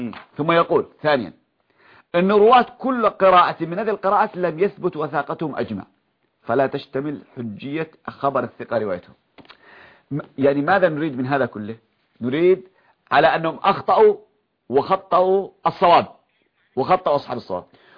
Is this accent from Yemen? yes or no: yes; Yemen; يعني من يقول عندنا في اليمن